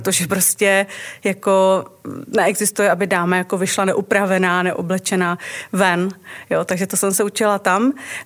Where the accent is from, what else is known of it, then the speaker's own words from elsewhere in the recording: Chomutov, Ústí nad Labem Region, Czechia; stejně jako Josef, pocházím taky ze severočeského Chomutova.